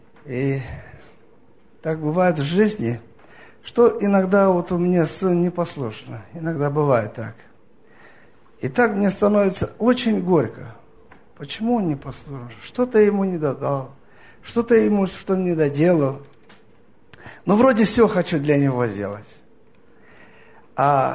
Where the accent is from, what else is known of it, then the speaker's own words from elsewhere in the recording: Moldova; Russian is a second language; я из Молдавии, из цыганского народа, тоже веровал в Господа.